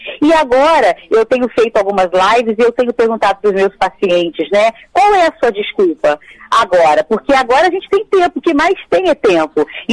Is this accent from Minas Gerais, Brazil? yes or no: yes; Minas Gerais, Brazil; Então, você falou como carioca, eu como mineira, a gente tem o hábito do agregar, do estar junto, do conviver.